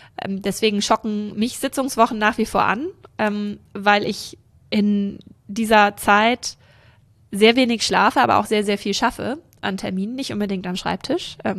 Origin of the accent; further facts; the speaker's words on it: Rendsburg, Schleswig-Holstein, Germany; born there; ich bin in Rendsburg geboren. Ja. Das ist die einzige Verbindung, die ich zu dieser schönen Stadt sonst habe.